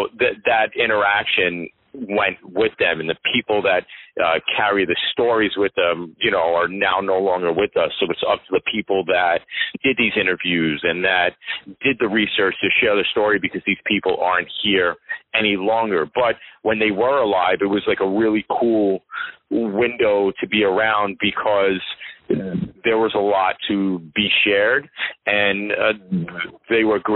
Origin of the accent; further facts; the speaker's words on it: New York City, New York, United States; just talk about their experience about growing up in New York City, and then what they did to get to the major leagues, because it's relatable to someone like myself who went through it